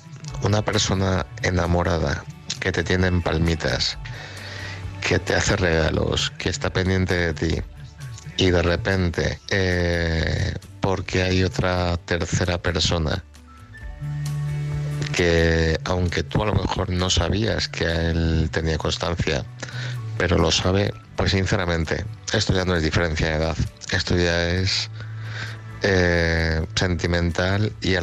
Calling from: Madrid, Community of Madrid, Spain; de Madrid.

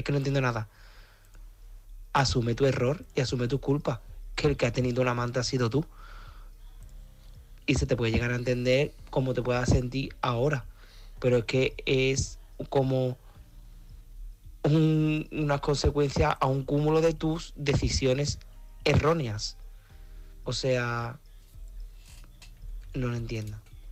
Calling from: Seville, Andalusia, Spain; de Sevilla

